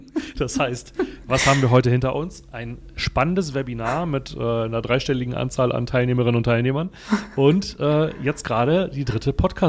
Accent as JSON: {"language": "German", "town": "Bochum", "region": "North Rhine-Westphalia", "country": "Germany", "tie": "born or raised there", "moved": "as an adult", "said": "bin 40, verheiratet, 3 Kinder, komme gebürtig aus dem Ruhrpott. Bin in Bochum aufgewachsen, tief im Westen."}